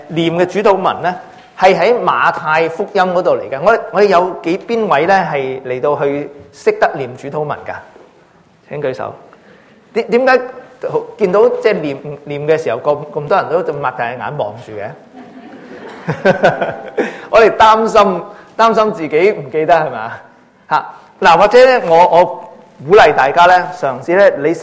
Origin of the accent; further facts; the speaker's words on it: China; 我哋中國人咧，本來係非常之精明計算